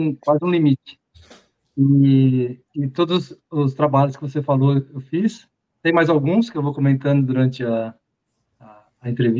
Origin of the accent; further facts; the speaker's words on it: Barra Bonita, São Paulo, Brazil; born there; às vezes saía uma foto de capa do jornal da cidade que eu morava, de Barra Bonita, onde eu nasci.